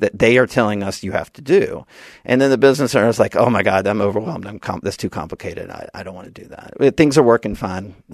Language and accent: English; Birmingham, Alabama, United States; I'm from Alabama.